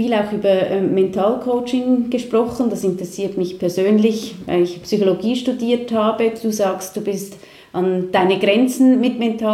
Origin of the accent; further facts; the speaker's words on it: Switzerland; aber eigentlich sind wir Schweizer schon sehr bünzlig, oder?